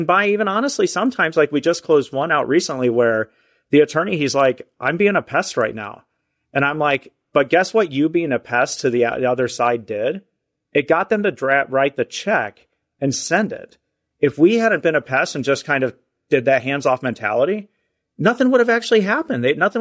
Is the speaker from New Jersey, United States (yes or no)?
no; Ohio, United States; I grew up in Ohio, pretty close to where John, you know, not too far from where he's at in Michigan.